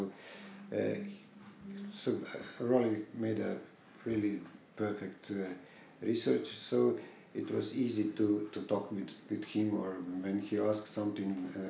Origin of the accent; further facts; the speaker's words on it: Murska Sobota, Mura, Slovenia; English is a second language; I'm actually finishing the novel, and it is again a story about Murska Sobota, my hometown